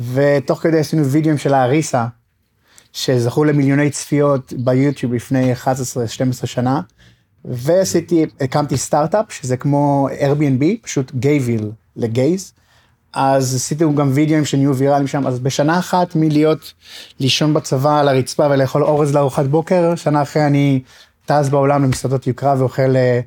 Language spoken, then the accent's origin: Hebrew; Acre, Northern District, Israel; אני במקור מאקו. הייתי באקו, גדלתי באקו עד גיל 18